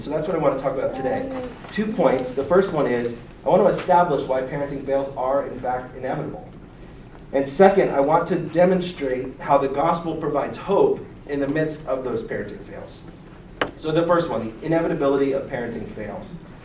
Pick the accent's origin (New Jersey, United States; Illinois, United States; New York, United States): New Jersey, United States; now in Virginia, United States; No matter how long I live in Virginia, as soon as you find out I've been born in New Jersey